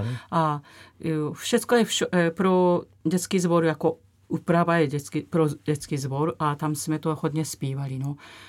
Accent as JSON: {"language": "Czech", "town": "Kurashiki", "region": "Okayama", "country": "Japan", "tie": "born or raised there", "also_born_or_lived": "Amagasaki", "second_language": "Czech", "said": "Já jsem se narodila blízko Kobe, Amagasaki se jmenuje, ale já říkám normálně Kobe, a tam jsem se narodila, ale ještě mě nebylo asi rok potom, my jsme se stěhovali Kurashiki. Uh-huh. To je takové starší město a malinkatý"}